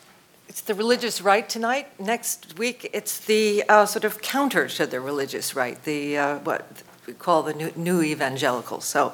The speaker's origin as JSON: {"language": "English", "region": "New York", "country": "United States", "said": "that I, as a New Yorker, had to go and see it."}